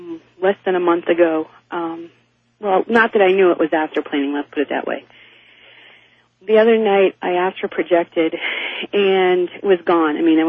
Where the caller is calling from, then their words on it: Eagle River, Alaska, United States; I'm from Eagle River, Alaska.